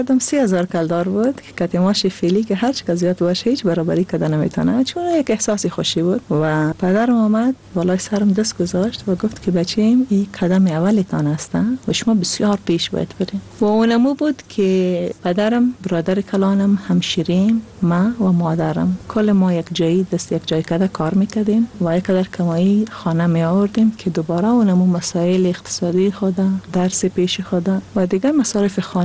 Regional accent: Afghanistan; بعد از افغانستان آمدیم.

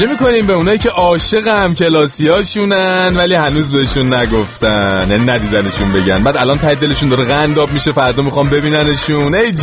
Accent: Iran; همه ما ایرانی هستیم و من هم بچه این محل هستم

